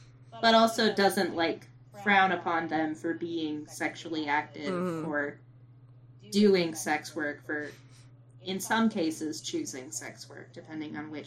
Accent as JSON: {"language": "English", "region": "Hawaii", "country": "United States", "tie": "born or raised there", "said": "That one definitely, like, called me back to some, like, old memories of, like, growing up in Hawaii."}